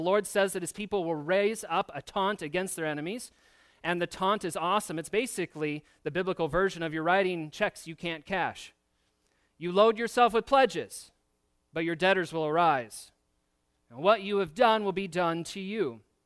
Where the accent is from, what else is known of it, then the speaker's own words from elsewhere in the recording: Michigan, United States; I'm from Michigan, okay?